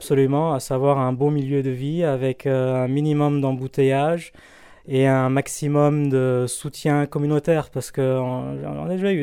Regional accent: Tunisia; now in Quebec, Canada; Je viens de Tunisie. On s'est installé, ma femme et moi, à la fin de 2002, au Québec. Et on a déménagé en Gaspésie en 2015, mi-2015. Fait qu'on est là depuis environ 3 ans.

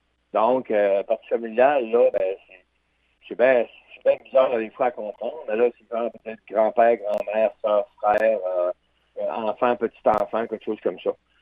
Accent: Quebec, Canada; Donc, ça veut dire que moi, je viens du Québec

